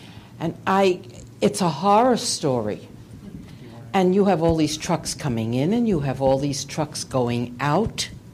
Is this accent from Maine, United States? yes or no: yes; Belfast, Maine, United States; from Belfast